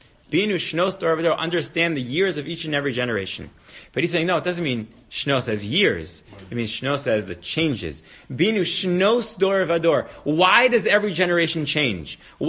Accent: Baltimore, Maryland, United States; they used to … because I'm from Maryland. So they wanted to give me a Hasidic name.

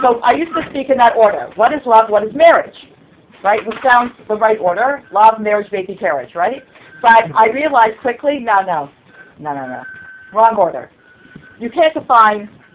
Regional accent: Toronto, Ontario, Canada; now in Rockville, United States; I'm originally from Toronto. I live near Washington, D.C. now.

